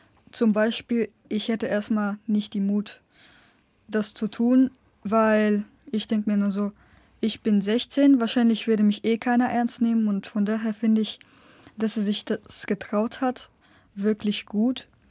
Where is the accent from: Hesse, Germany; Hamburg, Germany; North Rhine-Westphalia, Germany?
Hesse, Germany; Frankfurt; komme aus Frankfurt und bin 16 Jahre alt.